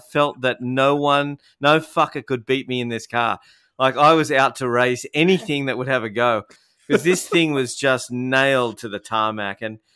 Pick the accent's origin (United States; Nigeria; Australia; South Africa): Australia; I had the little Aussie flag on the side of the – on the back window, so people might recognize me as an Aussie tennis player.